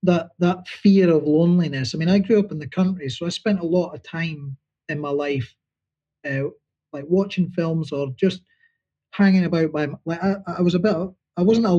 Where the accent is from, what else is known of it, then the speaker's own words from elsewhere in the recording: Dundee, Scotland, United Kingdom; It was really cool because I'm originally from Dundee.